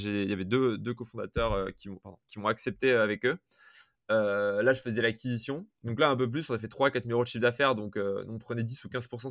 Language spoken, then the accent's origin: French; Grenoble, Auvergne-Rhône-Alpes, France; Je suis grenoblois, je voulais être à Grenoble